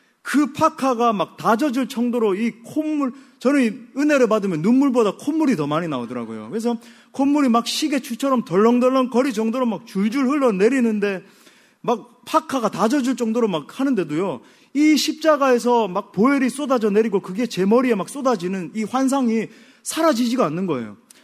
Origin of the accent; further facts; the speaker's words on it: Daegu, South Korea; also born or lived in Seoul; 압구정동에서 태어나가지고. 그렇지만 대구광역시. 고등학교 때까지 이제 대구 지역에 있었죠.